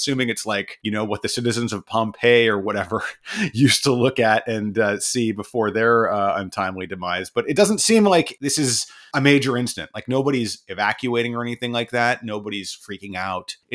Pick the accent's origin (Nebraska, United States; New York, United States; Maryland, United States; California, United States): Maryland, United States; I grew up in Maryland, right?